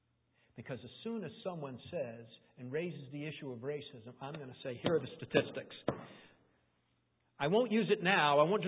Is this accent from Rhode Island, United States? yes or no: yes; Rhode Island, United States; I grew up in Rhode Island. There was the French-Canadian church. There was the Irish church.